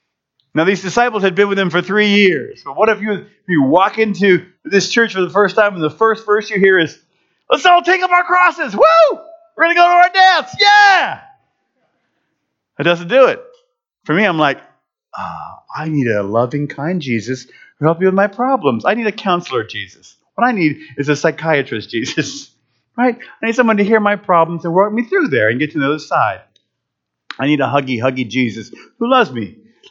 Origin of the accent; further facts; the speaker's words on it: Sumter, South Carolina, United States; I just told you I grew up in Sumter